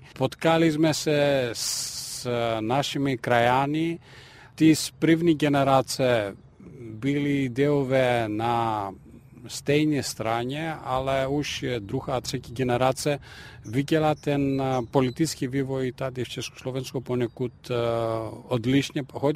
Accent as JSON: {"language": "Czech", "country": "Greece", "second_language": "Czech", "lives_now": "Czechia", "said": "A to, co mě nejvíc přitahuje k mé domovině a nemůžu to lehce najít tady nebo vynahradit, je řecká gas"}